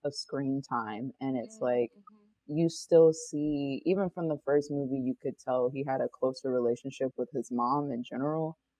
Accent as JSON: {"language": "English", "region": "Indiana", "country": "United States", "said": "Nice. From Indiana."}